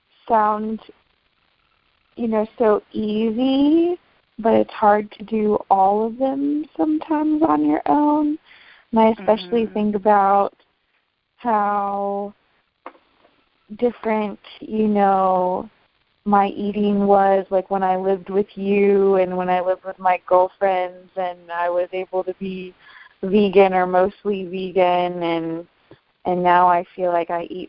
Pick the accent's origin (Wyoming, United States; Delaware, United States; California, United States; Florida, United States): Wyoming, United States; Jackson; I'm from Jackson, Wyoming, and I really enjoyed listening in.